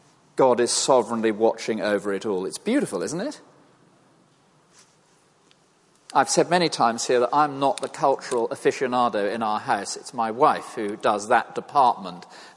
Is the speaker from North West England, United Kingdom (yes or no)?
no; South West England, United Kingdom; well, I come from Devon.